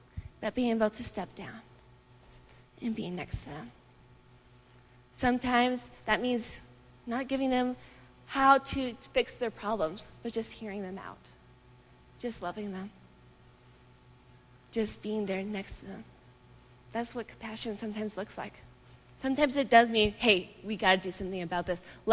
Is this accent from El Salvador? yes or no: no; Colombia; even though I was a missionary growing up in Colombia